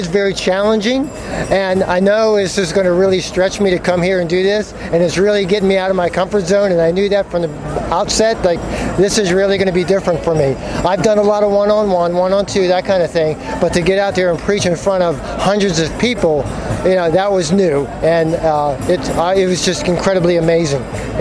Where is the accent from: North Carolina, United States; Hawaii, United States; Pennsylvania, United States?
Pennsylvania, United States; Pittsburgh; from Pittsburgh.